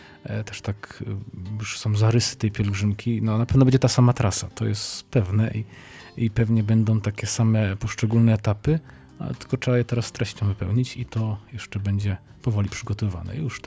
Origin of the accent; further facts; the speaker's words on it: Opole Voivodeship, Poland; Bo to jest moja rodzinna parafia, czyli dekanat